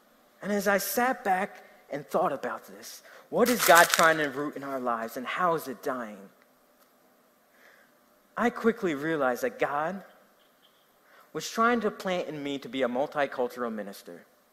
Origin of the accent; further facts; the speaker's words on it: New Jersey, United States; is English my second language? I'm from Jersey, what are you talking about?